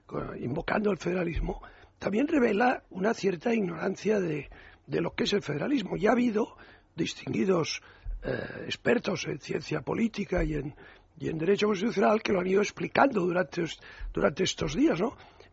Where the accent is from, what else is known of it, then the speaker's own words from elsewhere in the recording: Catalonia, Spain; yo soy catalán y español, pero vamos, y tan a gusto, y europeo, por supuesto.